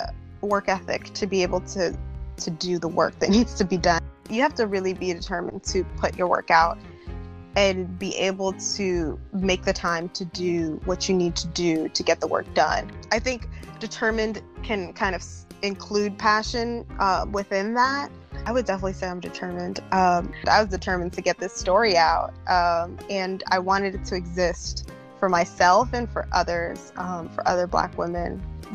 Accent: Bronx, New York, United States; It's my hometown. I'm a military brat, so I've lived everywhere, but the Bronx is what I can call home.

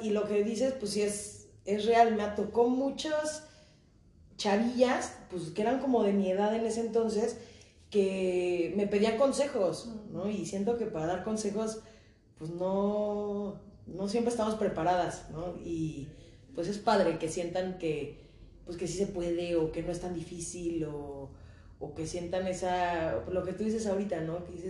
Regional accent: Cuernavaca, Morelos, Mexico; También somos de provincia, somos de Cuernavaca, que es mucho más chico que Aguascalientes. La ventaja que tiene es que tiene la Ciudad de México muy cerca

